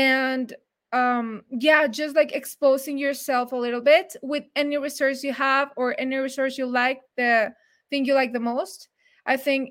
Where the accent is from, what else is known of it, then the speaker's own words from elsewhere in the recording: Mexico; I have heard that a lot, but I'm from Mexico.